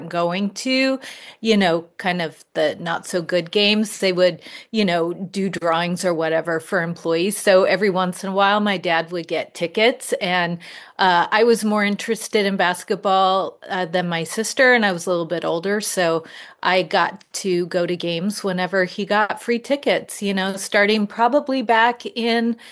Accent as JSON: {"language": "English", "town": "Portland", "region": "Oregon", "country": "United States", "tie": "born or raised there", "said": "I grew up here in Portland, Oregon. And so, you know, I think that's kind of born into a lot of us."}